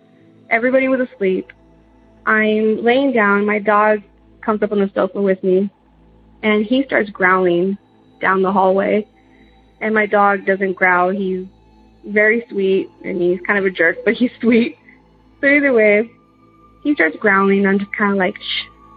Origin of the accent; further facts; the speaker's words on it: Texas, United States; So I'm from South Texas.